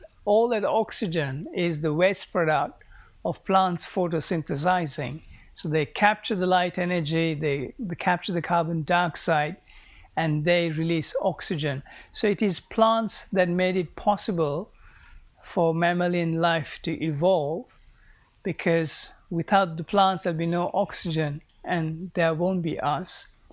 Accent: Sri Lanka; now in London, United Kingdom; I grew up in Sri Lanka. I now live and work in London, but I keep coming back very frequently to Sri Lanka

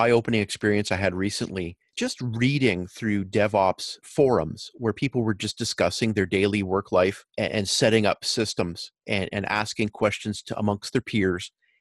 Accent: Canada; I'm a Canadian

